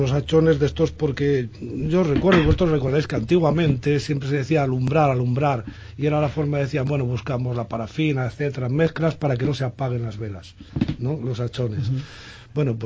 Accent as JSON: {"language": "Spanish", "town": "Valladolid", "region": "Castile and León", "country": "Spain", "said": "como somos vallisoletanos, y somos castellanos, pues la podemos utilizar."}